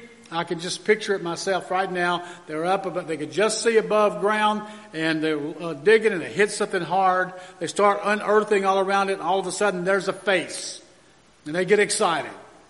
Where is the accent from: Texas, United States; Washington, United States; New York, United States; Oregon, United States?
Texas, United States; Yesterday, I was driving to my hometown, actually 2 days ago, in Texas